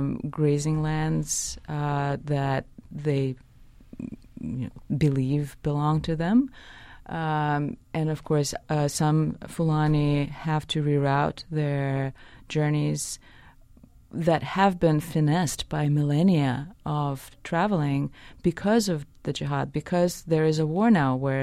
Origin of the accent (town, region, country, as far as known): Russia; born or raised there; English is a second language; moved away